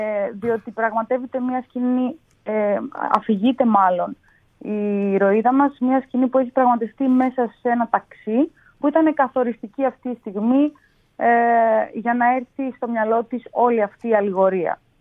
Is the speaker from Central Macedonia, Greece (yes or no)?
yes; Thessaloniki, Central Macedonia, Greece; στη Θεσσαλονίκη, που είναι και η πατρίδα μου.